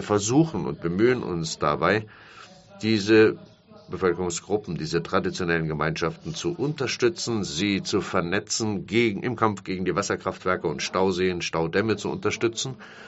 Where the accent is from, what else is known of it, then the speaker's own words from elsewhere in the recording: Pará, Brazil; now in Belém, Brazil; Ich bin selbst am Rio Tapajós geboren. Meine Eltern sind dort einfache Kleinbauer